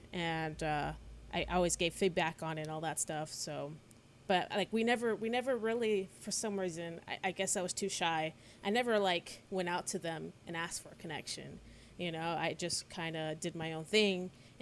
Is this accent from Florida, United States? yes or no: no; California, United States; now in Pasadena, United States; I mean, I'm kind of Orange County. I grew up in Orange County.